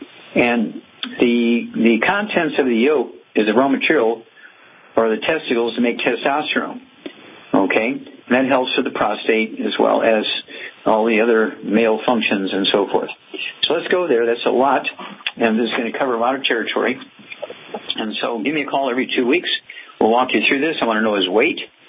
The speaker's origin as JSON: {"language": "English", "region": "Missouri", "country": "United States", "tie": "born or raised there", "said": "Chuck, let's go to Missouri, my home state"}